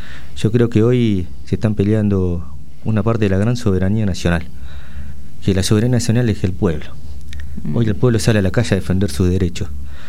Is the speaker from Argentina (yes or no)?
yes; Argentina; como sociedad, como argentinos, como hermanos que somos